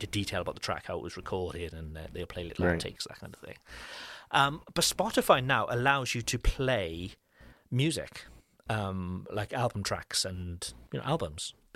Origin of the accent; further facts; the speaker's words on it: Cardiff, Wales, United Kingdom; which isn't far from my hometown in Cardiff.